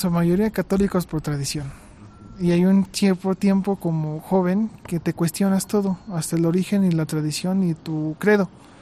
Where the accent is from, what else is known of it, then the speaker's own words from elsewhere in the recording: Mexico; somos la sociedad mexicana es una sociedad multicultural, originaria de madre y padre, patria, España, la península ibérica, y madre, la madre indígena. Entonces somos un taquito campechano de diversos sabores.